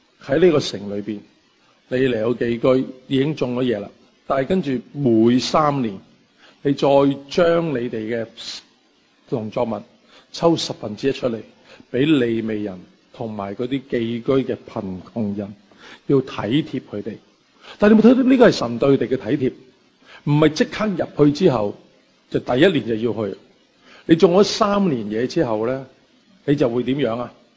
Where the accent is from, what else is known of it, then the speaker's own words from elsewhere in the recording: Hong Kong; 这个观念有时候我们香港人会熟悉一些。